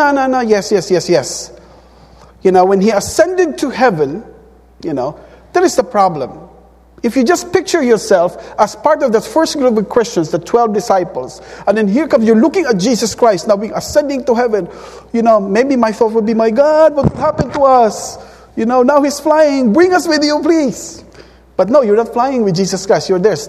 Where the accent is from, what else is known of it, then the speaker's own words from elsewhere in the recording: Philippines; Not because, you know, I'm Filipino, you're white, you're black. When I was in New York, I'm still working in New York.